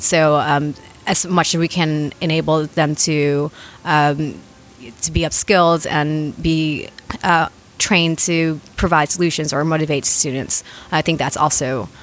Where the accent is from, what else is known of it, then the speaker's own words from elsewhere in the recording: Thailand; I was born and raised in Thailand, to a Vietnamese family